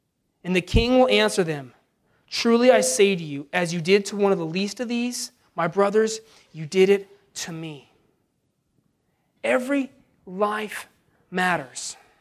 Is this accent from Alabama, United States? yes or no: no; California, United States; And I grew up in California. Most people don't think about California as a lot of farming